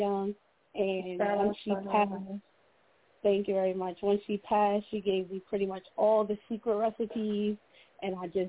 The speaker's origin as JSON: {"language": "English", "town": "Long Island", "region": "New York", "country": "United States", "said": "Long Island. I'm from Long Island."}